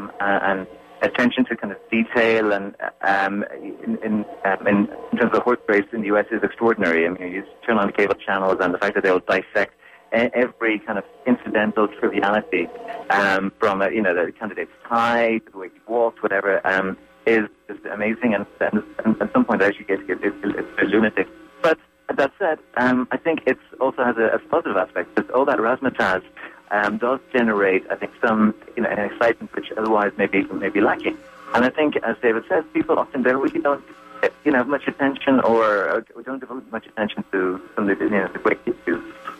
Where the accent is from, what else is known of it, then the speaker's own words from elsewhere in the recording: Dublin, Leinster, Ireland; Yes, I'm from Dublin.